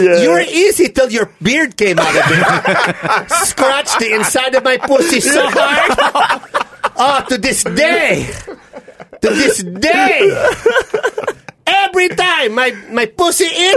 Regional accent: Iowa, United States; Remember, we're from Iowa.

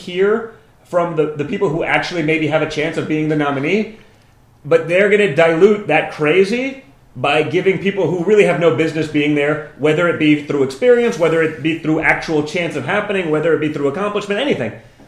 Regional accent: New York, United States; But like, as a New Yorker, you have 25,000 high-paying, six-figure jobs.

